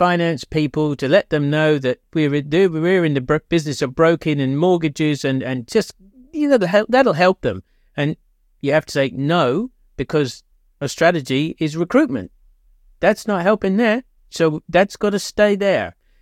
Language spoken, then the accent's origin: English; England, United Kingdom; because I'm English